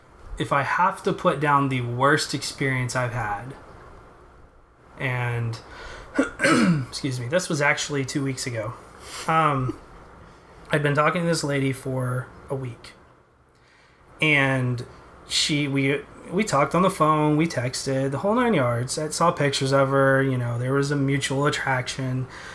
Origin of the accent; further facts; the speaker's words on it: Taylor, United States; you live in my hometown where I grew up and graduated high school.